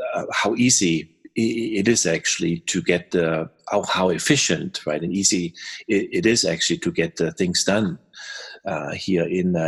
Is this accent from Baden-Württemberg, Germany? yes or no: yes; Baden-Württemberg, Germany; English is a second language; now in United States; I grew up or born in Germany, nearby the Stuttgart area, and then I made it here over to the U.S. Many years ago to Colorado, and at some point I landed here in Southern California, next to or just south of Los Angeles.